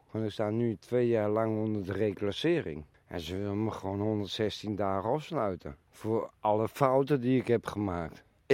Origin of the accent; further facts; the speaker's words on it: Vlieland, Friesland, Netherlands; also born or lived in Harlingen / Terschelling / Drenthe / Dordrecht; Ik ben Vlielander. Ik ben geboren in Harlingen. Toen Schelling, daarna Vlieland. En vanaf daar Drenthe, Dordrecht enzovoort.